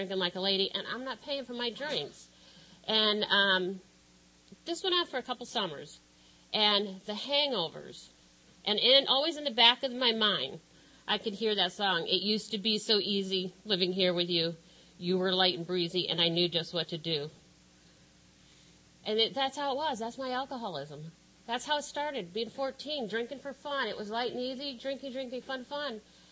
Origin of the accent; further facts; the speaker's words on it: Encinitas, California, United States; I'm an alcoholic from Encinitas.